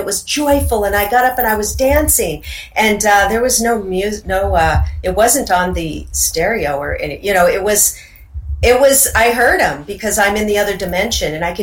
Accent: Seattle, Washington, United States; And growing up in Seattle, there's a lot of Native American culture there, the totem poles, and we'd go to salmon bakes and see the Indians

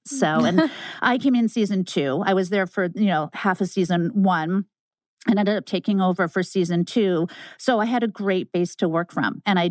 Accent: New England, United States; now in Los Angeles, United States; I'm a beach girl. I grew up in New England on the coast. And so coming to LA was huge.

